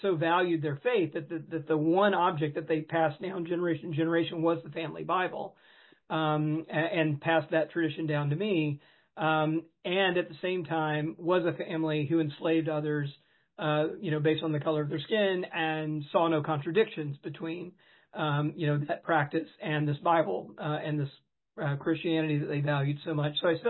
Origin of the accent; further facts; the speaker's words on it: Jackson, Mississippi, United States; These are the group from which I come. I grew up Southern Baptist in Jackson, Mississippi. You know, my family is Baptist back 200 years into Middle Georgia.